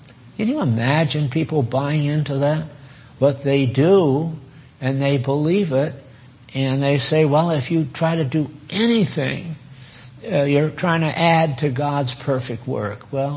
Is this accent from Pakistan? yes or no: no; Connecticut, United States; also born or lived in Maine; I was raised in New England. Born in Maine and raised in Connecticut.